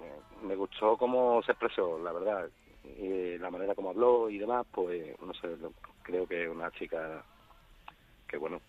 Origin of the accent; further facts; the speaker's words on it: Seville, Andalusia, Spain; No, yo soy de aquí de Sevilla.